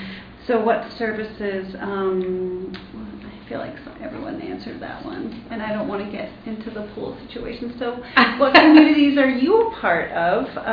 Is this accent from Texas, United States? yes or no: no; Boston, Massachusetts, United States; now in Ashland, United States; I'm from Boston, so friendly to New Yorkers. So I'm newer-ish to Ashland and to the Rogue Valley